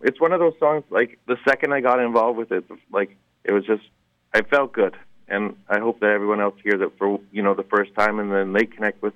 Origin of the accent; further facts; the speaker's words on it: Manitoba, Canada; I grew up in Manitoba on the prairies in a tiny little farming town of about 300 people.